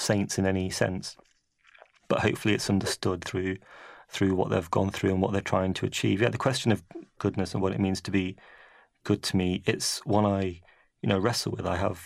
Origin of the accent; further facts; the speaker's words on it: England, United Kingdom; born there; I was born in England